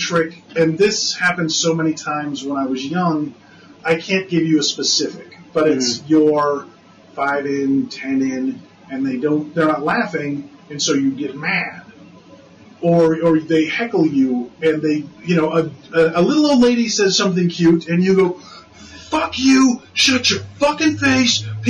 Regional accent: North Dakota, United States; And I don't remember thinking they were hicks or rednecks, because I'm from North Dakota, so you can't

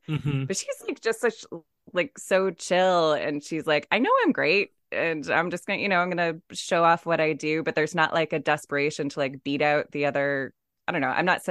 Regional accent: San Diego, California, United States; not to volunteer more autobiographical info, but I grew up in San Diego, and she reminds me of a lot of girls I was friends with.

